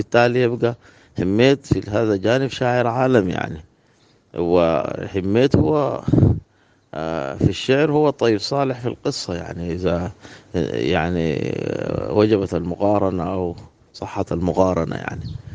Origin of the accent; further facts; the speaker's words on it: Sudan; والفيلسوف دي ما نكتفي بها نحن كسودانيين